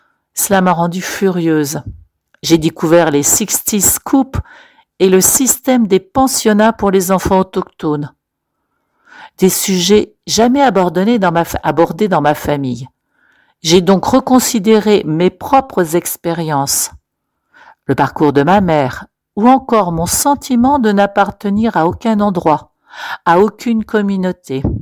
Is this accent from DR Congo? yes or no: no; Burns Lake, British Columbia, Canada; là où j'ai grandi, à Burns Lake, un village de quelques milliers d'habitants, les gens étaient extrêmement racistes.